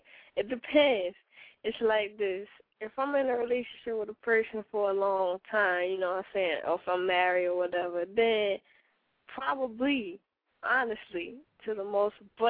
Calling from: South Carolina, United States; I'm calling from South Carolina.

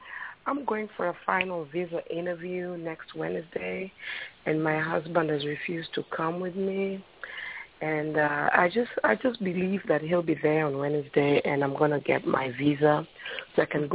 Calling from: New Jersey, United States; You're speaking to … I'm calling you from New Jersey.

